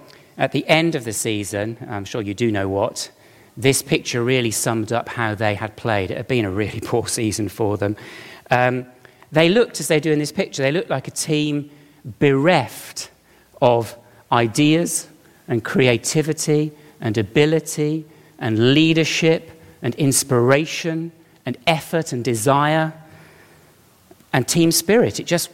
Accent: Birmingham, West Midlands, United Kingdom; I'm from Birmingham. You can tell from the accent, can't you? That's where I was brought up there. And I spent my childhood supporting Aston Villa

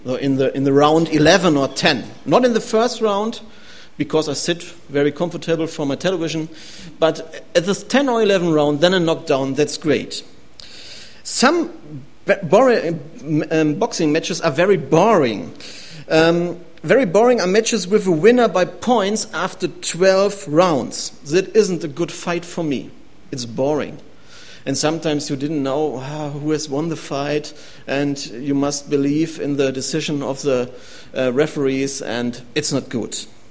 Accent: Germany; accent: German; English is a second language; Normally, I live and work in Germany. You can hear it in my accent.

